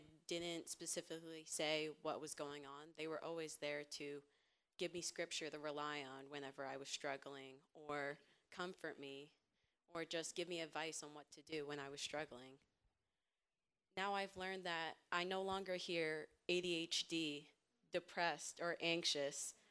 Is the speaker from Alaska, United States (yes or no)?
no; New Hampshire, United States; I'm 14 years old, and I'm from New Hampshire.